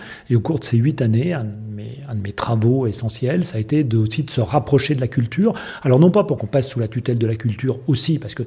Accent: Bourgogne-Franche-Comté, France; je viens, même si je ne suis pas natif de Bourgogne, je viens de Bourgogne, c'est là où j'ai passé l'essentiel de ma vie.

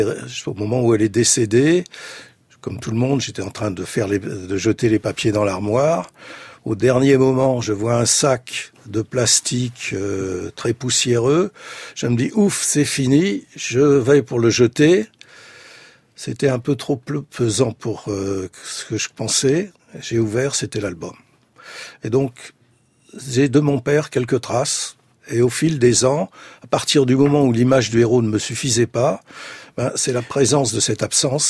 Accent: Brussels, Brussels-Capital Region, Belgium; born there; je suis né en 1941 à Bruxelles, fils de deux résistants juifs polonais communistes.

